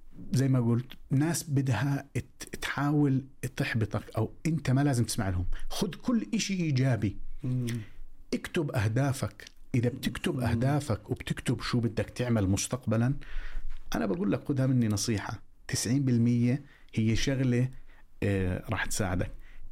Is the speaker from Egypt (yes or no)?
no; Jordan; فأنا كنت من الأردن وهي من أمريكا